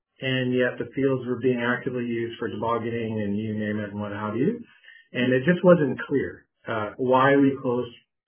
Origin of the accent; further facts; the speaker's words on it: Qualicum Beach, British Columbia, Canada; So talking about my hometown, I'm very attached and have a lot of love for our community